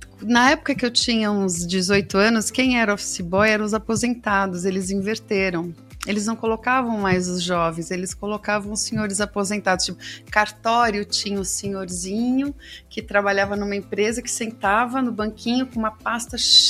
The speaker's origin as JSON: {"language": "Portuguese", "region": "São Paulo", "country": "Brazil", "tie": "born or raised there", "said": "Só que como eu sou do Cambuci, aí a saudade falou mais forte. Aí eu acabei saindo de lá e voltando pro bairro mesmo."}